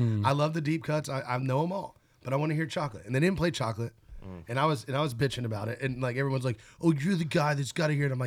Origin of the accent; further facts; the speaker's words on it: Nashville, Tennessee, United States; I'm born and raised in Nashville, grew up in country music.